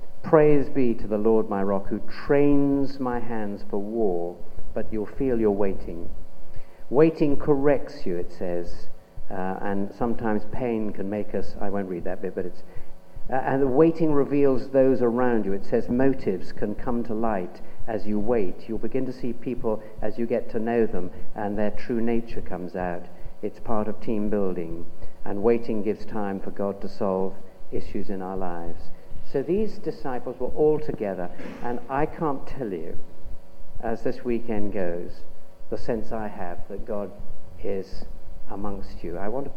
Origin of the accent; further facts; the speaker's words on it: United Kingdom; And being British, I thought, you must suppress this.